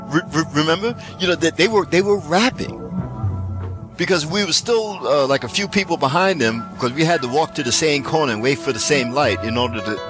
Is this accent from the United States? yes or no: yes; East Coast, United States; And so, yeah, I'm from the East Coast. Don't really do that.